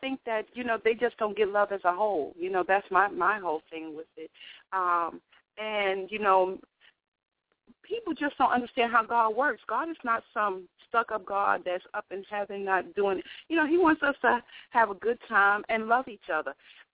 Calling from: Brooklyn, New York, United States; Hey, Tupon. … from Brooklyn.

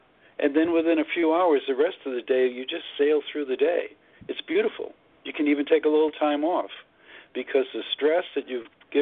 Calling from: Palm Springs, California, United States; Palm Springs, California.

